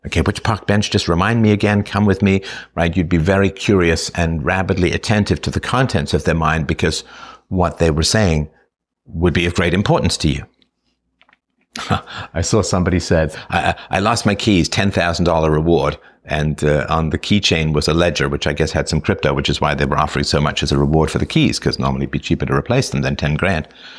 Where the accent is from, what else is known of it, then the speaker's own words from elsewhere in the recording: England, United Kingdom; growing up in England, traveling to Ireland, taking entrance exams for school in Scotland, coming to Canada. I went, of course, to Africa and Germany because of my mother's German. My father was Irish, but worked in South Africa.